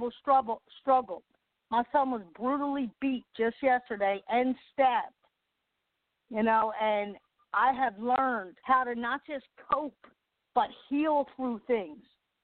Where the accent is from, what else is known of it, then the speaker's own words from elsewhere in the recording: Philadelphia, Pennsylvania, United States; I'm born and raised in Philadelphia. I was born addicted to heroin.